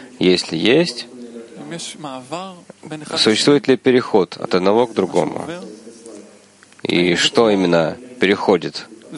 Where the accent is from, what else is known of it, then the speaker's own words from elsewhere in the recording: New York, United States; из Нью-Йорка.